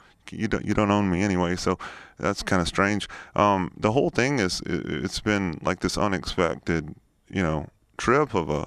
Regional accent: the South, United States; I'm from the South, and we like to think that we're better than other people

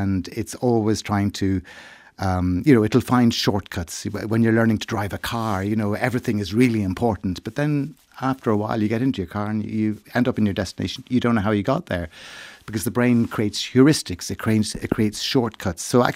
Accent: Dublin, Leinster, Ireland; now in Kildare, Ireland; I grew up in Ireland, in Dublin. I now live in Kildare.

